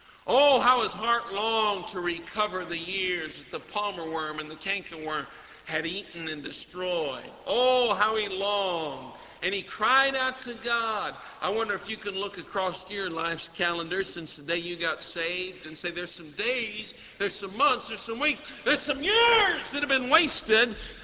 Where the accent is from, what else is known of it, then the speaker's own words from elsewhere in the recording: Colorado, United States; Grasshoppers out in my home state of Colorado